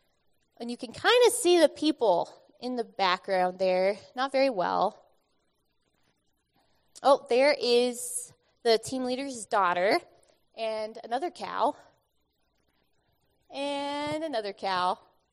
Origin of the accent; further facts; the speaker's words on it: Plentywood, Montana, United States; And I am from Plentywood, Montana.